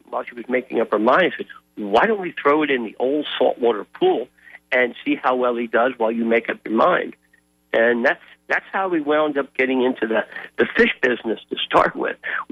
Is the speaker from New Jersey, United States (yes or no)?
yes; New Jersey, United States; I'm from New Jersey originally and a little ambitious